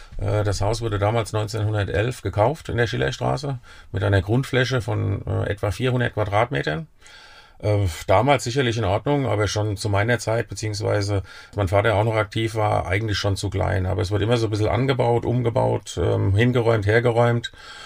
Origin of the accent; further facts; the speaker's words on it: Mainz, Rhineland-Palatinate, Germany; born there; Aber dann 5 Jahre später haben sich meine Eltern wohl dann noch fürs Krankenhaus in Mainz entschieden.